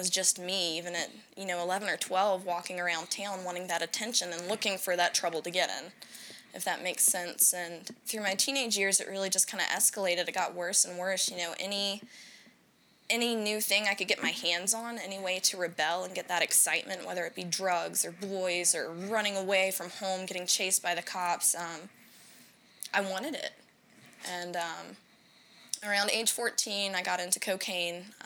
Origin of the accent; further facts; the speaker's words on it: Richmond, Virginia, United States; I grew up originally in Richmond, Virginia. I lived there most of my life.